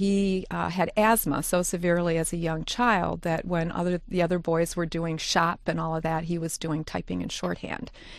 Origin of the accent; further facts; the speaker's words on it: Dearborn Heights, Michigan, United States; So I grew up in Dearborn Heights, had a pretty terrific childhood for the most part, and here I am.